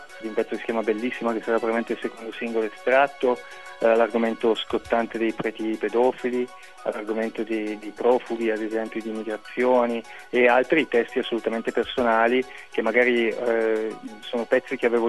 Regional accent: Aosta Valley, Italy; io sono valdostano e non so se si sa, ma noi qui in Valdosta abbiamo il primato di alcolismo

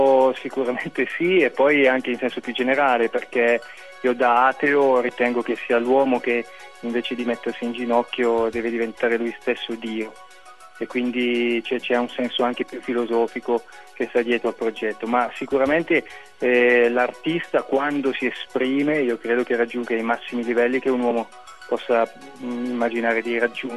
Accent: Aosta Valley, Italy; io sono valdostano e non so se si sa, ma noi qui in Valdosta abbiamo il primato di alcolismo

